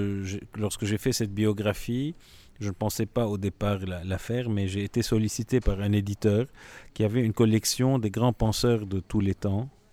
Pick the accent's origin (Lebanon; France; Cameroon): Lebanon; comme je suis libanais et francophone, donc le livre est en français.